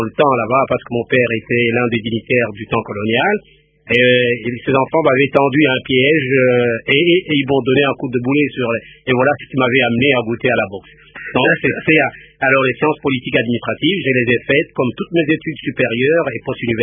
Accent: Katanga, DR Congo; born there; Je suis né au Katanga

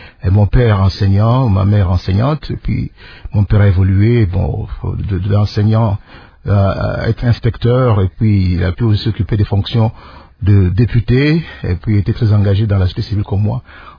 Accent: Kasaï, DR Congo; also born or lived in Kinshasa; j'ai grandi au petit séminaire de Kaboué, toujours dans le Kassai, et puis juste après les humanités, je suis venu à l'université de Kinshasa.

